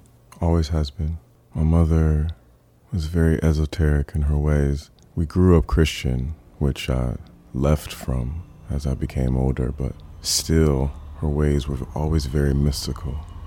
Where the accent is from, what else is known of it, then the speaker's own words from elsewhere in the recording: Detroit, Michigan, United States; I grew up in Detroit, Michigan. I lived there for 18 years. Myself, my mother, my twin brother.